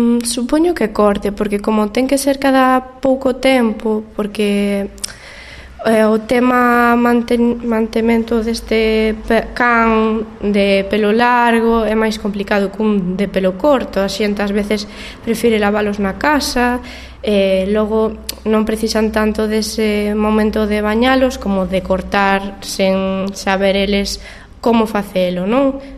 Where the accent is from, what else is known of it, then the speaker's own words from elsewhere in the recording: Barallobre, Galicia, Spain; Pues eu son de Preto, son de Barallobre, pues decidí montar un negocio preto da miña casa